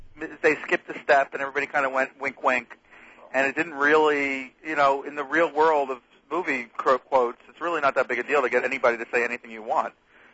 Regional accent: Hollywood, California, United States; I'm from Hollywood.

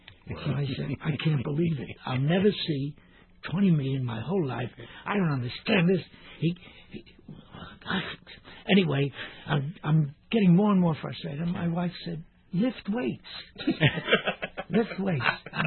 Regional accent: Brooklyn, New York, United States; I was born in Red Hook, Little Italy, Brooklyn, in the middle of an Italian neighborhood with a mafia. And I was the only Jew in a sea of Italians

